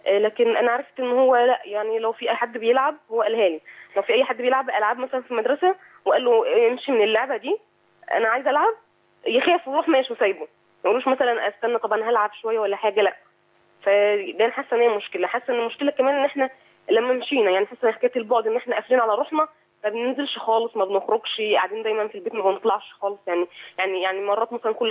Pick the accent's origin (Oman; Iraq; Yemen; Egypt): Egypt; now in Bahrain; احنا انتقلنا من مكان يعني من مصر للبحرين